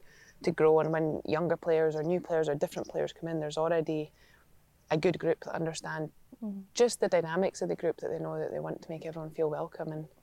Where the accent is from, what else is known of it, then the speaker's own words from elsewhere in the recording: Scotland, United Kingdom; I think it's a big thing about being Scottish. You want everyone to make sure they're included.